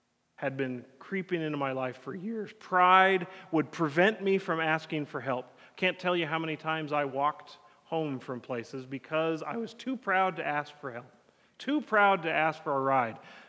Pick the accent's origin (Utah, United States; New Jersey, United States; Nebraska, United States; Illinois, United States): Utah, United States; Draper; In 1985, I was 10 years old, and I was excited because growing up in Draper, when Draper was a small town